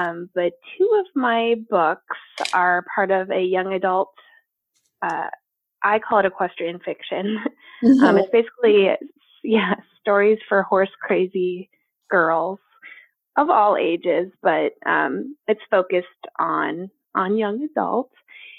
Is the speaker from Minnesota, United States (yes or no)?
yes; Minnesota, United States; now in Oregon, United States; So I'm originally from Minnesota.